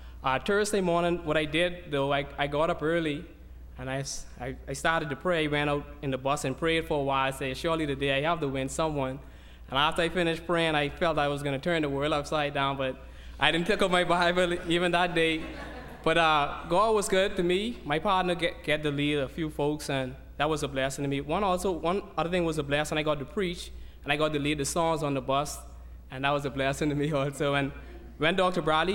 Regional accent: Nassau, New Providence, Bahamas; I'm from Nassau, Bahamas.

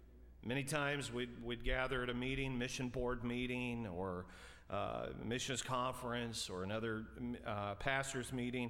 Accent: British Columbia, Canada; I was born out west in British Columbia, near Vancouver, British Columbia. So I'm the Canadian, she's the American.

